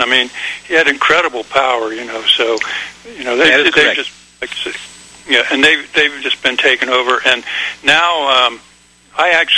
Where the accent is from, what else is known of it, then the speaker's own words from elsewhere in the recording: United States; And, you know, I'm American, and I felt like I wanted